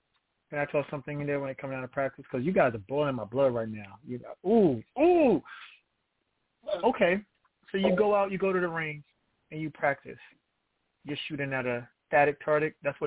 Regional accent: Brooklyn, New York, United States; now in Virginia, United States; I'm from New York, y'all. Brooklyn. Brooklyn all day. East Flatbush. Crown Heights. I live in Virginia, though.

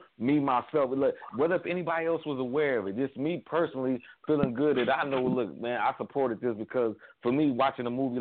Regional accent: Cleveland, Ohio, United States; now in Atlanta, United States; Like, I'm originally from Cleveland, right? But I stay in Atlanta now.

